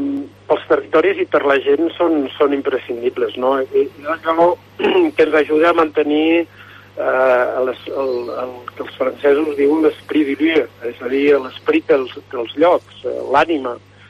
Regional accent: Les, Catalonia, Spain; born there; Jo vaig néixer a l'Es, al Baix Aran.

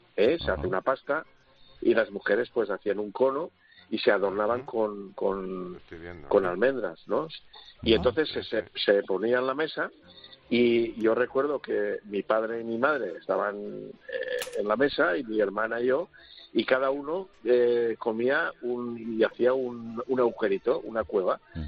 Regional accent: Carcaixent, Valencian Community, Spain; Yo es que cuando era pequeño, mi familia vivía en Carcagente.

